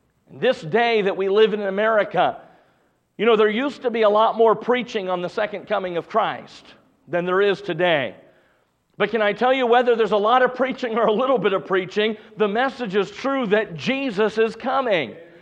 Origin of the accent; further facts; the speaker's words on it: North Carolina, United States; I grew up in North Carolina. It doesn't snow a whole lot in North Carolina, amen?